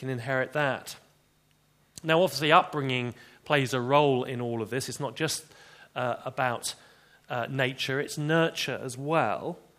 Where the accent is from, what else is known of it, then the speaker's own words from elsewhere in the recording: England, United Kingdom; well, I'm an Englishman, a southerner. I'm middle class